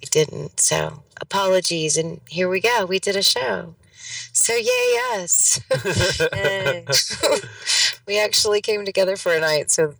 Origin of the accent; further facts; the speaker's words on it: the South, United States; I'm from the South. It's cool.